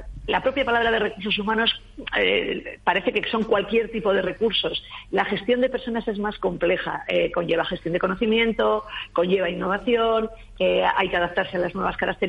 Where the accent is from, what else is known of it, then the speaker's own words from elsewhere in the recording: Vitoria, Basque Country, Spain; Bueno, soy de Vitoria.